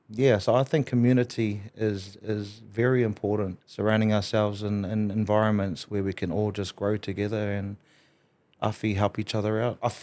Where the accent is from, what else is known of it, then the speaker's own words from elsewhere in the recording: Hastings, Hawke's Bay, New Zealand; now in Australia; Although my roots began there on my grandmother's side, my father's side. But I was born and bred in Hastings, a little place called Flaxmere. And then made my way over here.